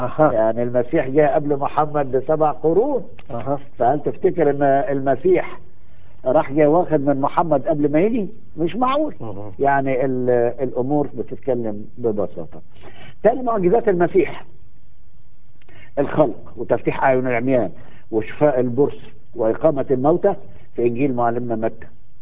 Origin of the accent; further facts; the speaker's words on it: Egypt; والقصص اللي عندنا في مصر دي